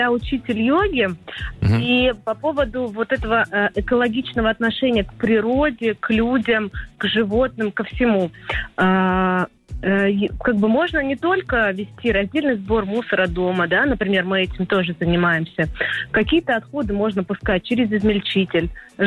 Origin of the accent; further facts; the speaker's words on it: Moscow, Russia; я из Москвы.